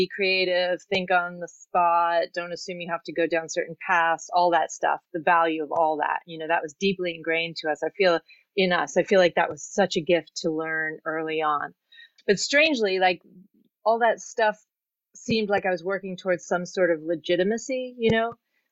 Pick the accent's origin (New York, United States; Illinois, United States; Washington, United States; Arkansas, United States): New York, United States; New York City; I'm born and raised in New York, so I've seen it, you know, from through the 70s, the 80s